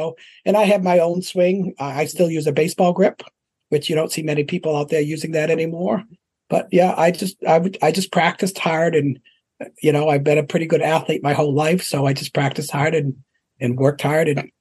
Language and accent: English; New Boston, United States; So I grew up in New Boston, and I still live there. It's been my whole life.